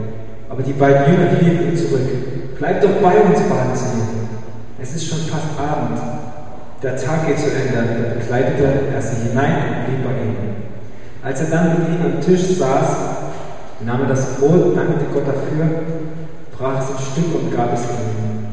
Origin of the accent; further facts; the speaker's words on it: Kohlersdorf, Germany; Ich komme nicht aus Bautzen, sondern aus Kohlersdorf.